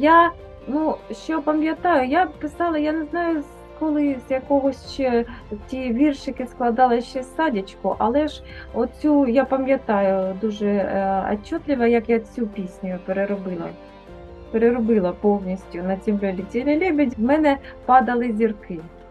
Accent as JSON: {"language": "Ukrainian", "town": "Kharkiv", "region": "Kharkiv Oblast", "country": "Ukraine", "tie": "born or raised there", "said": "я корінна харків'янка, все життя, тут і народилася, і нікуди не збираюся і виїжджати, щоб тут не скоїлося."}